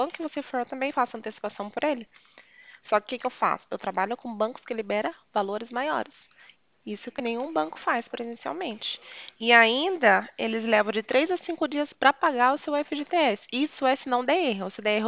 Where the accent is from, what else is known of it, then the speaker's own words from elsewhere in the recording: Sorocaba, São Paulo, Brazil; eu sou daqui de Sorocaba, perto da rodoviária.